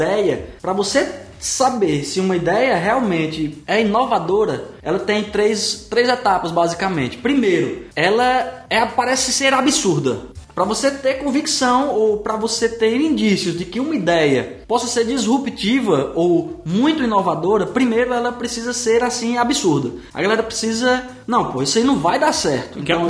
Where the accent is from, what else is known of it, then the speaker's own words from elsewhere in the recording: Brazil; como brasileiro, nós, como Brasil, chamar todos nós